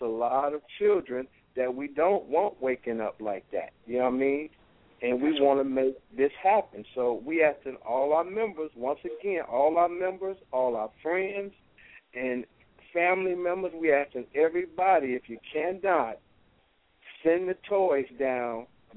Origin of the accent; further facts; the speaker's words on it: Detroit, Michigan, United States; So I want to give a special thanks to Grand Slam Records out of my hometown, Detroit, for sending in toys all the way from Detroit, Michigan.